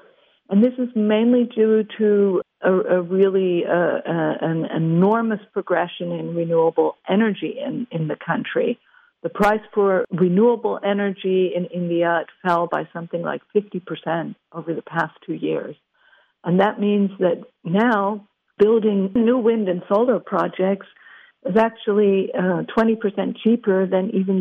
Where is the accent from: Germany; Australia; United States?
Germany; As I'm myself from Germany, I see how hard it is once you have an entrenched coal industry